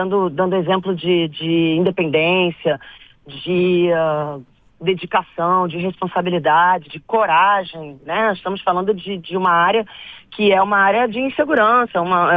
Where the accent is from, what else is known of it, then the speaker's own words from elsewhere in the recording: Brazil; E viver, né, como brasileira, esse papel que o nosso país tem no cenário internacional